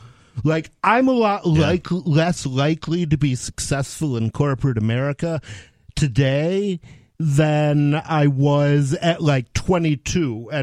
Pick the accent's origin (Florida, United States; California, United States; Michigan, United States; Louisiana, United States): Michigan, United States; Ann Arbor; Yeah, see, I'm from Ann Arbor, so I know these